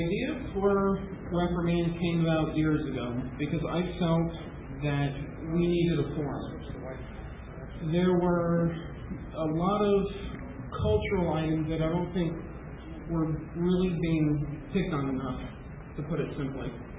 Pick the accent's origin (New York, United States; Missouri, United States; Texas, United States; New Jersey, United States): New Jersey, United States; See, I'm from Morris County. You're familiar with New Jersey?